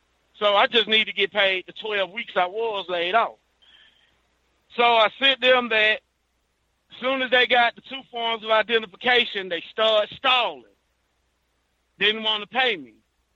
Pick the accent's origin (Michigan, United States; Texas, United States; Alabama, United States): Alabama, United States; she could tell that I'm from the Southeast. I'm from Alabama. I'm a black male.